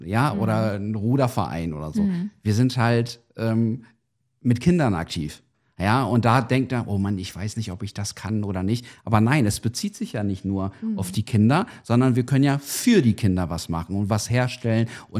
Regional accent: Portugal; Ich komme aus Portugal. Und dementsprechend, meine Familie lebt ja auch noch da, beziehungsweise mein Vater noch.

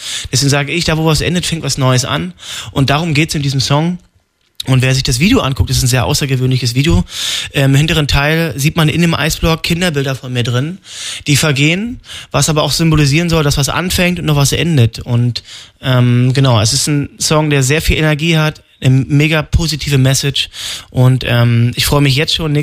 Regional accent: Brandenburg, Germany; Ja, ich bin in der Lausitz aufgewachsen in Brandenburg und bin dann mit 13 auf die Lausitzer Sportschule in Cottbus aufgenommen worden.

